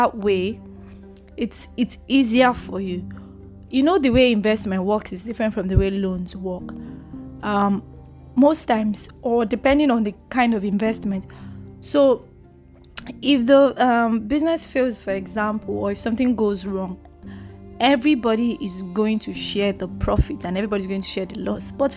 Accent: Lagos, Nigeria; I speak pidgin sometimes. I'm a Lagosian. I'm from Lagos, Nigeria.

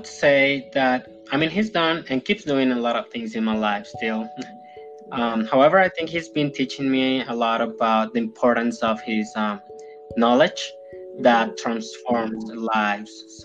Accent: Venezuela; English is a second language; now in Bogota, Colombia; Well, I'm from Venezuela. I was born there, but I'm currently living in Bogota, Colombia.

